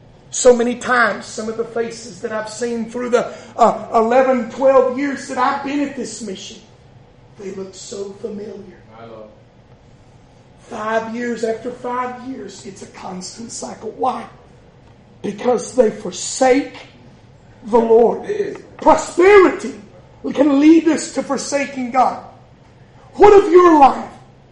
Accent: Georgia, United States; Down at the Catoosa County Jail, Hammond County Jail, my hometown in Dade County Jail.

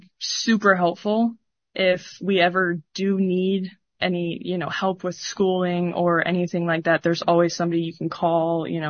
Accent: Katy, Texas, United States; Well, I'm from Katy, Texas, which is about an hour west of Houston. So I was always a Texans fan growing up.

